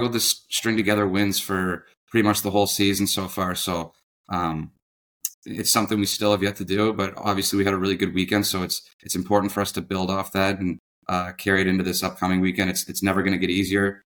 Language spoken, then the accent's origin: English; Halifax, Nova Scotia, Canada; So I'm from Halifax, obviously, and I played university hockey there